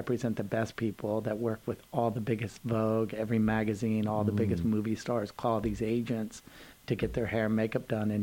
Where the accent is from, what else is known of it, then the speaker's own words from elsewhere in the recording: Calabasas, California, United States; Yeah, I was born in Newport Beach, and I moved to Calabasas when I was like 4 or 5.